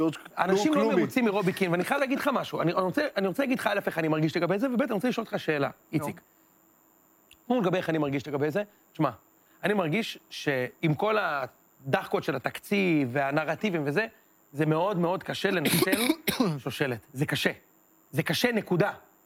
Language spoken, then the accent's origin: Hebrew; Or Akiva, Haifa District, Israel; אני והוא גדלנו ביחד באור עקיבא.